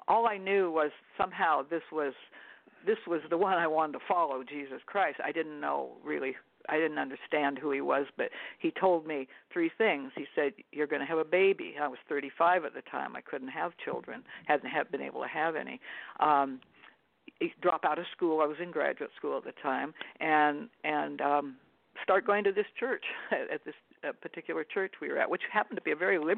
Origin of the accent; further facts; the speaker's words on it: Seattle, Washington, United States; Oh, well, I grew up in West Seattle, and a fairly normal middle-class family.